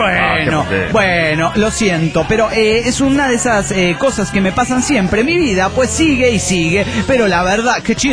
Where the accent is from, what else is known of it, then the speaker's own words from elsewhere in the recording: Coacalco, State of Mexico, Mexico; de Coacalco, México.